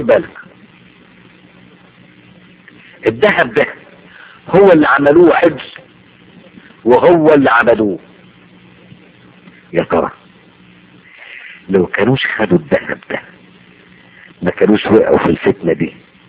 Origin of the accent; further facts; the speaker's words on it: Egypt; بتحصل حاجات في الأرياف عندنا في مصر ساعات